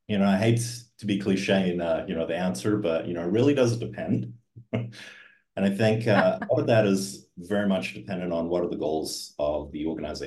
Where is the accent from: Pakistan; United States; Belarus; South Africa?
South Africa; I am originally from South Africa. I do have a little residual of an accent, kind of comes and goes depending on the day of the week.